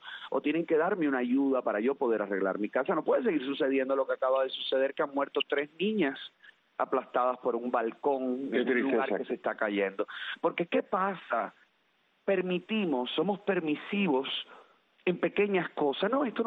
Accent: Cuba; hemos estado proyectando como sociedad, como exilio, como cubanos, como hermanos

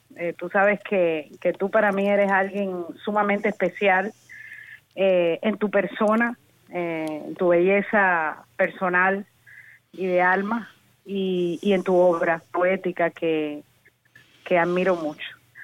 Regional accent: Cuba; moved away; Yo salí de Cuba llorando, yo no quería irme de Cuba.

